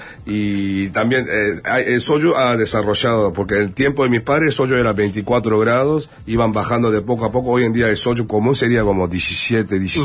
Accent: Busan, South Korea; Spanish is a second language; Sí, porque como yo soy de Busan, yo salía de la puerta de mi casa y había como una playa con las señoras pescando

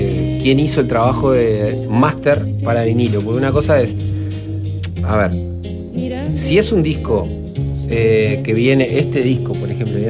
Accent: Uruguay; digo, vengo de Uruguay, me gustaría conocer la planta

